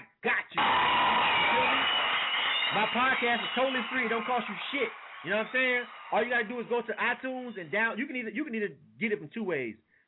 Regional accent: Florida, United States; I'm from Florida, my nigga, but, you know, I'm from North Florida.

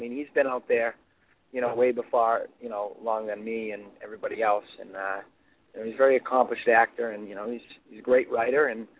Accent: Plymouth, United States; the hometown where I grew up with in Plymouth.

